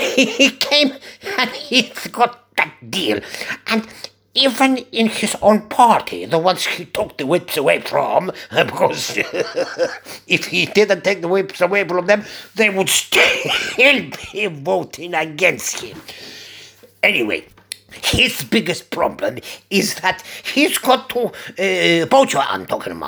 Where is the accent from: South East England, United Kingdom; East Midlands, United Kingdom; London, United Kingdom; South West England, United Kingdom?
London, United Kingdom; I'm from North London, mate. I may not speak like a North Londoner, but I am in my heart, in my mind, in my belly, I am from North London.